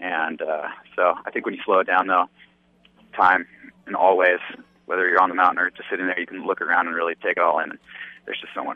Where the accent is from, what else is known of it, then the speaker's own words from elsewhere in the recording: Washington, United States; we're in Washington, my home state.